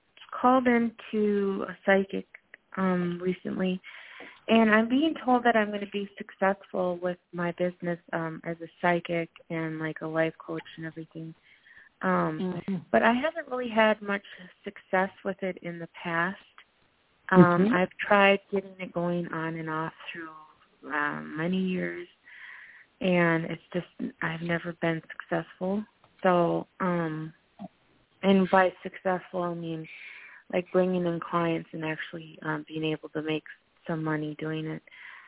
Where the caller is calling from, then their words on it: Minnesota, United States; I'm calling from Minnesota.